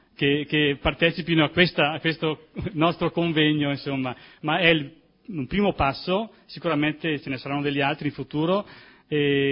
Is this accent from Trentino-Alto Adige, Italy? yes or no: yes; Primiero, Trentino-Alto Adige, Italy; ringrazio voi che passate per il mio paese, per il nostro paese, per la comunità di Primiero